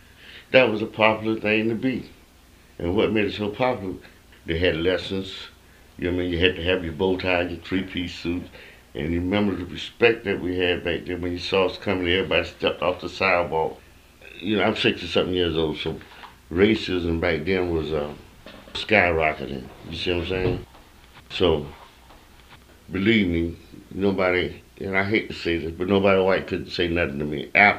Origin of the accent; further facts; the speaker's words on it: Cat Island, Bahamas; born there; moved away as an adult; I was born in Cat Island, Bahamas, 1942. When I first came up here in 67